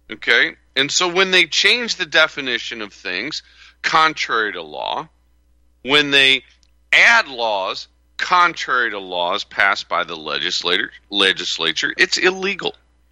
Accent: St. Louis, Missouri, United States; You know, I grew up in St. Louis, so I was a St. Louis Cardinals football fan.

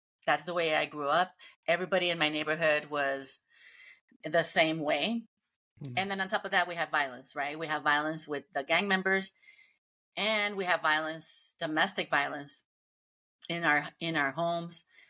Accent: Los Angeles, California, United States; I grew up in Los Angeles.

